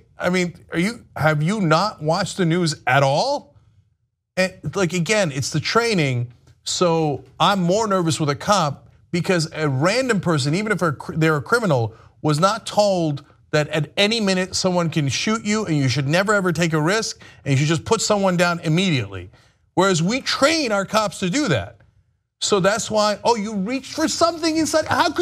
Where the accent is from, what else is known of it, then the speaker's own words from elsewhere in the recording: United States; I remember when I was growing up in America, and you could reach to get your registration